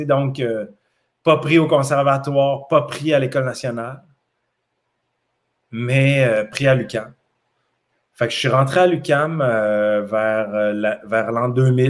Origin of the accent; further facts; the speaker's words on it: Quebec City, Quebec, Canada; Je venais de Québec, j'avais jamais tourné dans rien.